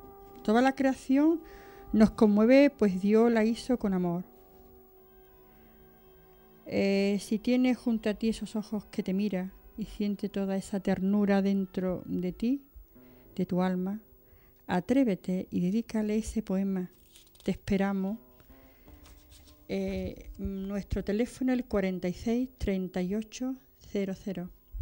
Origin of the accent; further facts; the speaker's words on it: Cádiz, Andalusia, Spain; La verdad es que yo en mi tierra, en Cádiz